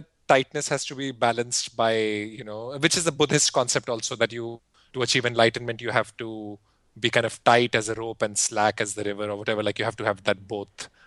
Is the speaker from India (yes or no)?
yes; northern India, India; also born or lived in Delhi; I grew up in Northern India, up in the Himalayas for a good part of my childhood